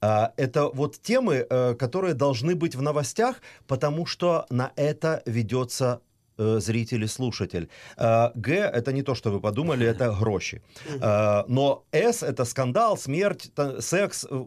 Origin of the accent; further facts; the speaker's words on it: Mykolaiv, Mykolaiv Oblast, Ukraine; я не из Луганска, да, а из Николаева